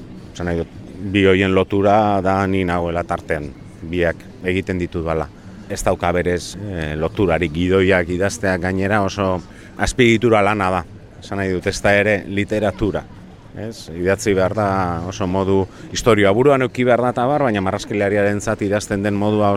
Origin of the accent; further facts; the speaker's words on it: Durango, Basque Country, Spain; Durangarra naiz